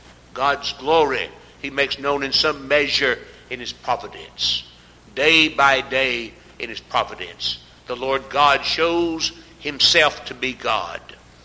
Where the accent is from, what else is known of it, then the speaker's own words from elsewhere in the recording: North Carolina, United States; In our part of the world where I was raised up in North Carolina, I was raised in Blue Ridge, Smoky Mountain area.